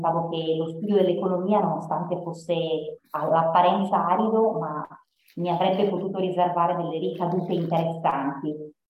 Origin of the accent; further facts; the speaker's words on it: Turin, Piedmont, Italy; Io ho quasi 40 anni, sono nata a Torino. E cresciuta principalmente qui, a parte due esperienze in Germania e un anno di servizio civile in Mali.